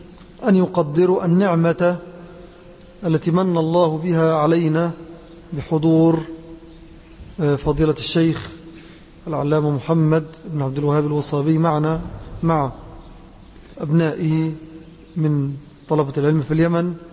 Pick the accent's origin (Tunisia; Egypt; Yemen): Egypt; الحضور إلى بلدنا مصر هنا